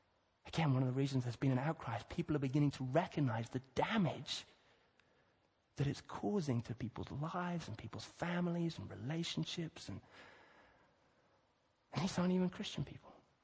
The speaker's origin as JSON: {"language": "English", "country": "Kenya", "tie": "born or raised there", "said": "I grew up in Kenya. I used to love a place in the Rift Valley where you could just see this big, huge, massive expanse"}